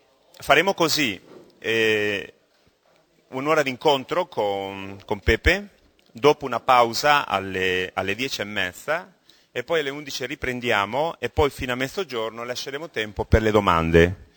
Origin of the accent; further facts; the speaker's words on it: Granada, Andalusia, Spain; Italian is a second language; poi per me che sono spagnolo di Granada, siamo compaesani